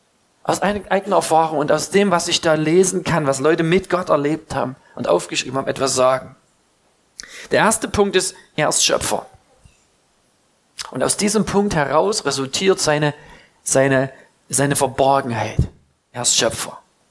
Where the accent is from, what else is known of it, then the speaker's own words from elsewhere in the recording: Saxony, Germany; ich komme aus dem Erzgebirge, ich bin da raus.